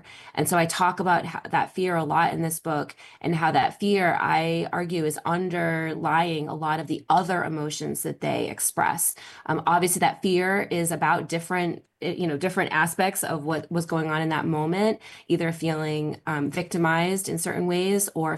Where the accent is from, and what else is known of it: Massachusetts, United States